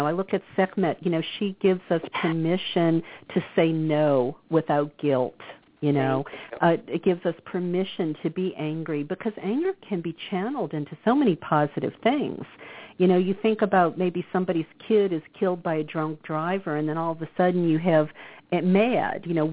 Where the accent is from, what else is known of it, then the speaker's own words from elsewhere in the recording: the South, United States; When I grew up in the South, we were told women don't get angry.